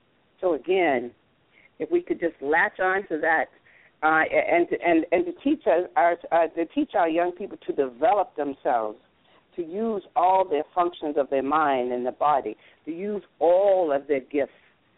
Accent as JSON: {"language": "English", "region": "Florida", "country": "United States", "tie": "born or raised there", "said": "You know, I mean, I grew up in Florida, and we thought we weren't going to graduate because we thought Cuba and America was going to be at war in 1962, 63."}